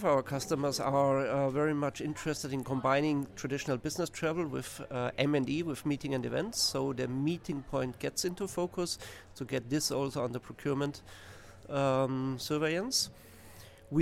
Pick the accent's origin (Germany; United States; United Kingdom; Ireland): Germany; English is a second language; I'm taking off my home country, Germany, rail is quite much more reliable